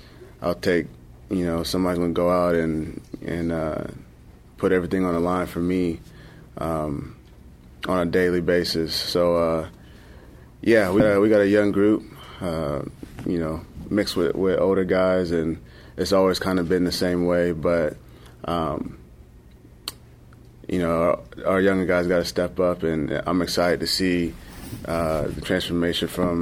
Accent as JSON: {"language": "English", "region": "the South", "country": "United States", "said": "I'm from the South."}